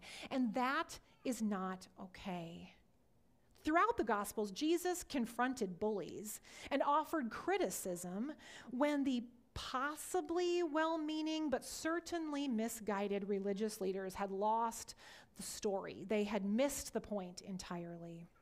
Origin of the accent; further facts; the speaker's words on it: Iowa, United States; when I told her that I was from Iowa, her face lit up.